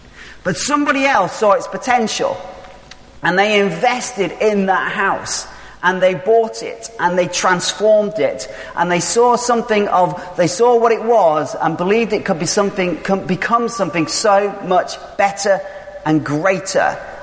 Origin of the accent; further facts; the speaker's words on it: Knaresborough, Yorkshire and the Humber, United Kingdom; So I grew up in Knaresborough, and we lived at the end of our street was this old derelict house.